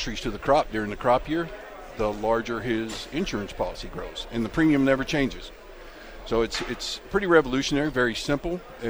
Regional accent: Texas, United States; And obviously, I'm a guy from Texas, right?

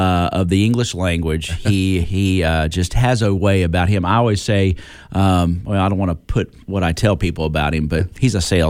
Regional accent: Florida, United States; now in Kentucky, United States; at least I've lived in Kentucky for 45 years, never, you know, I came up here from Florida

